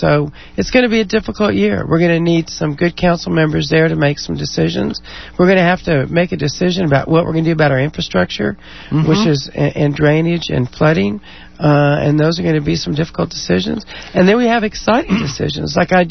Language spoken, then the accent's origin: English; California, United States; Well, I was raised in California in the 60s, so I was, you know, doing some of those anti-war demonstrations and sneaking off to Berkeley.